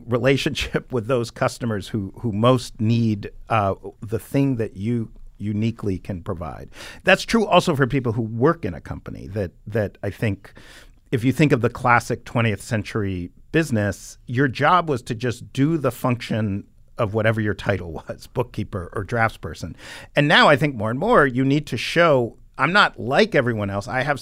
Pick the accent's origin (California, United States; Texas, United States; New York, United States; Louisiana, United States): New York, United States; New York City; And growing up in West Beth and Greenwich Village, there's a ton of people like that.